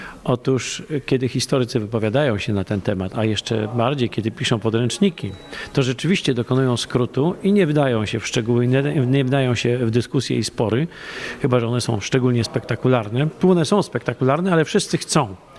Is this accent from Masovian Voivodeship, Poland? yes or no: no; Poznań, Greater Poland Voivodeship, Poland; jako i poznaniak, i jako no, historyk sztuki jestem przekonany